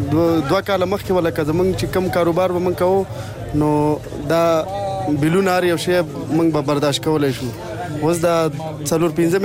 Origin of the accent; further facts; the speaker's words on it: Dir, Khyber Pakhtunkhwa, Pakistan; زه خو د دیر یم او